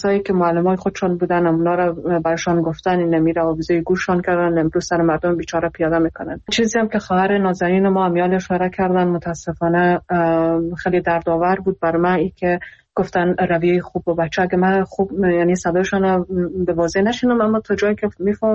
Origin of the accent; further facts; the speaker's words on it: Iran; خودم در ایران بزرگ شدم و اونجا درس خوندم